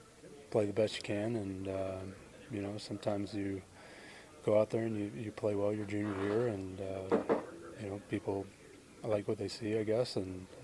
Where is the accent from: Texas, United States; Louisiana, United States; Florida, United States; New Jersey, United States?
Florida, United States; Orlando; Spent 3 years there, and like I said, I'm from Orlando, Florida before that.